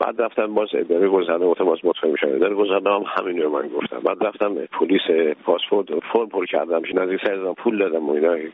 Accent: Iran; آقا من یه ایرانی هستم

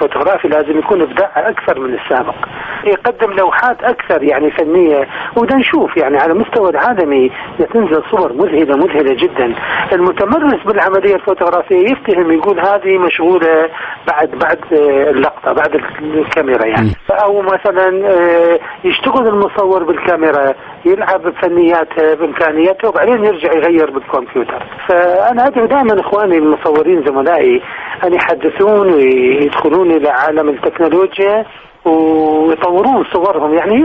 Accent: Iraq; إحنا كعراقيين

